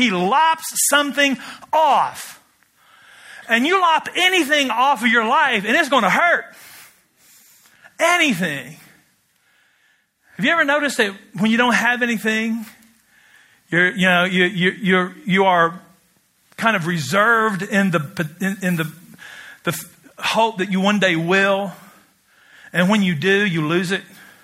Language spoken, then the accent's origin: English; Kentucky, United States; And I'm from Kentucky, where we raise tobacco, God's crop.